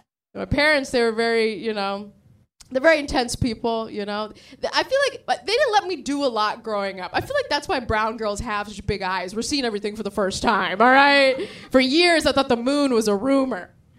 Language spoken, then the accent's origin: English; San Diego, California, United States; They grew up in Sri Lanka. I grew up in San Diego. I was around a lot of white people and Mexicans.